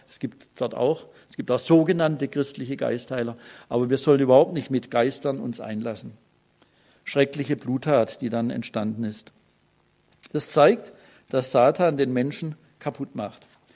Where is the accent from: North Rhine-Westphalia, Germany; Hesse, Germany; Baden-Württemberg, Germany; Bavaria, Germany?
Baden-Württemberg, Germany; Pforzheim; Es gab jetzt gerade einen Fall in Pforzheim, in meiner Heimatstadt, in einem Nachbarort.